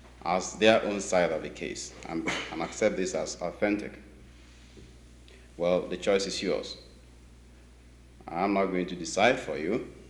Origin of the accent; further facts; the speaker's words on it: Nigeria; moved away as an adult; what I experienced when I grew up in Nigeria and school there, and when the trouble started in Nigeria before I came to this country 2 years ago.